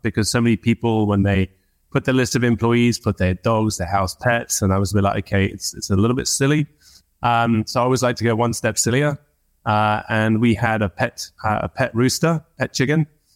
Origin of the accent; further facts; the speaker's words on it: United Kingdom; by the way, as a Brit, I'm more focused on cricket than curveballs.